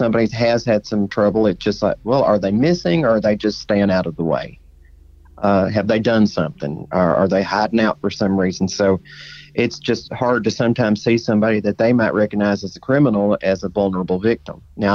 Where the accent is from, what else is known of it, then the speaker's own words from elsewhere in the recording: Tennessee, United States; My home state of Tennessee